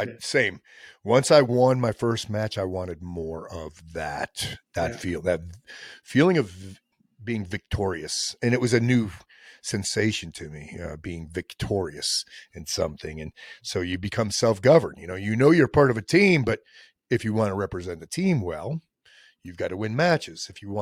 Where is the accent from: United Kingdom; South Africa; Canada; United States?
United States; Connecticut; Originally from Connecticut. So grew up there.